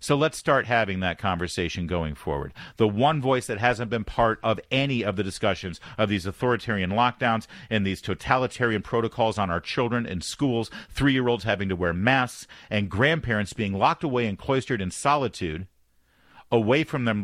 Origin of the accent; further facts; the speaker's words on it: Newport Beach, California, United States; because I grew up in Newport. That's where I went to high school at Corona Del Mar.